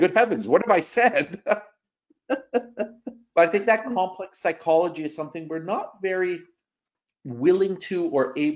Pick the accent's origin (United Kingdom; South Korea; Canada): Canada; There are lots of ways of being Canadian. Not every Canadian loves playing ice hockey, loves skiing, and loves the snow. A good many of my compatriots every November fly to Florida in the United States and come back in March because they hate the winter.